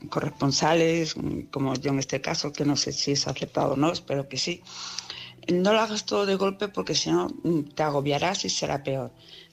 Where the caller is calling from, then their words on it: Palma, Balearic Islands, Spain; de Palma de Mallorca.